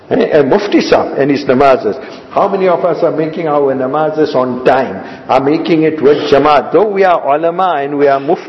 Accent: South Africa; And we are proud South African Muslims, top Muslims.

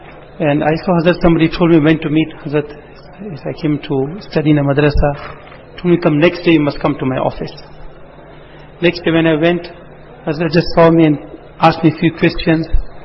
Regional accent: Maputo, Mozambique; now in South Africa; I am from Maputo, Mozambique. I came to Darulum Azadville here in 1994.

